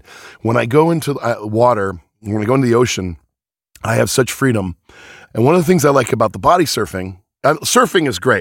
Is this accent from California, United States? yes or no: yes; Venice, California, United States; And like, I'm a Venice boy. I grew up in California where water is scarce.